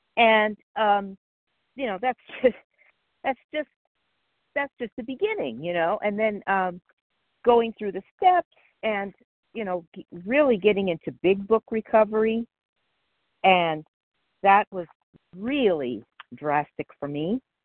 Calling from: Palmdale, California, United States; I'm calling from Palmdale, California.

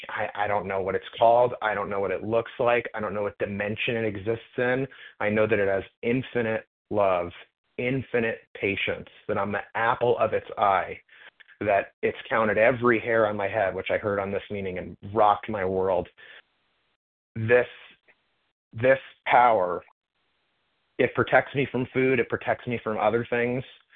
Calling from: Florida, United States; I'm calling from Florida.

